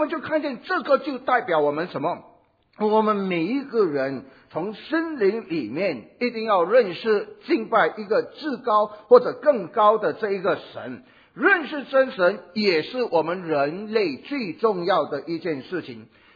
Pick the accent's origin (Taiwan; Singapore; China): Singapore; 我们都是新加坡人，很含蓄的哈，华人比较含蓄。